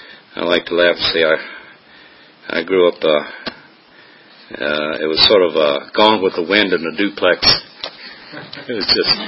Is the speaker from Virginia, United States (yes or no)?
yes; Danville, Virginia, United States; I was brought up in Southern Virginia, in Danville, and my dad was an alcoholic.